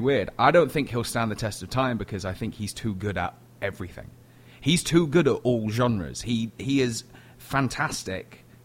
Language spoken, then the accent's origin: English; Little Chalfont, South East England, United Kingdom; I'm from a county called Buckinghamshire in a little village called Little Chalfont. Just outside of London.